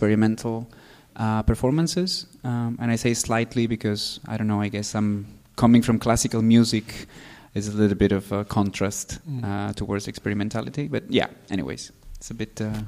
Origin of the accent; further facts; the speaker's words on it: Maracaibo, Zulia, Venezuela; because my dad is from Croatia and my mom is Italian, so it's quite a mix. But yes, I'm from Maracaibo, which is like the second city after Caracas. Very, very, very sunny place.